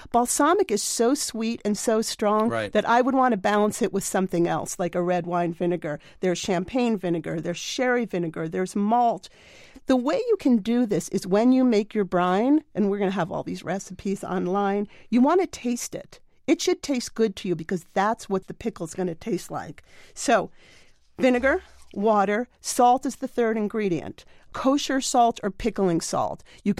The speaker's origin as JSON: {"language": "English", "region": "New York", "country": "United States", "tie": "born or raised there", "said": "You know, I grew up outside of New York City and spent a lot of time in Jewish delis."}